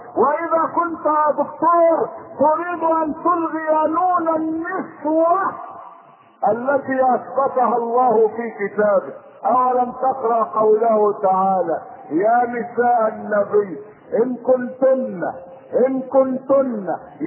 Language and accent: Arabic; Egypt; الذي يفخر به الناس عندنا في مصر